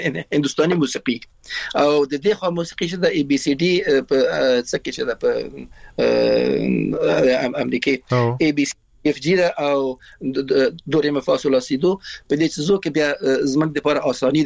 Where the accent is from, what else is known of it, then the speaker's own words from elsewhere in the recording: Afghanistan; now in Iran; موږ نشو ویلای چې موږ د افغانستان راغلی یو نو ایران راغلی